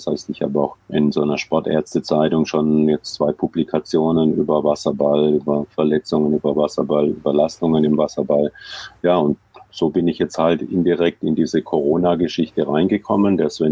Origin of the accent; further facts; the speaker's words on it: Heilbronn, Baden-Württemberg, Germany; bis zur zweiten Liga in meiner Heimatstadt in Heilbronn